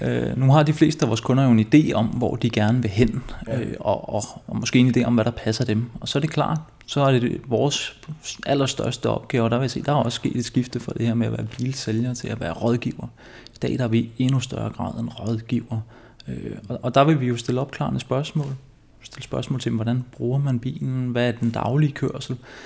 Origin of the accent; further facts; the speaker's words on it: Copenhagen, Capital Region of Denmark, Denmark; jeg vil gerne betegne mig selv som en Valby-dreng.